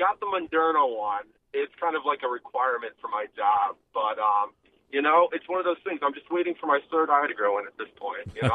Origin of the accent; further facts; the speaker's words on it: Massachusetts, United States; In my part of the country, I grew up in Massachusetts, obviously.